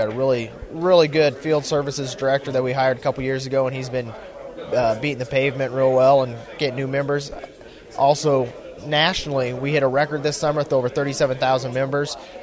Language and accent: English; Giltner, Nebraska, United States; I'm from Geltner, Nebraska. Farm with my dad and my brother there, and we raise corn and soybeans and popcorn